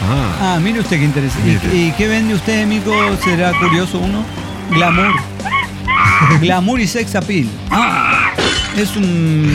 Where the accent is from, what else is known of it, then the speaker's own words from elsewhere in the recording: Morelia, Michoacán, Mexico; de Morelia, Michoacán.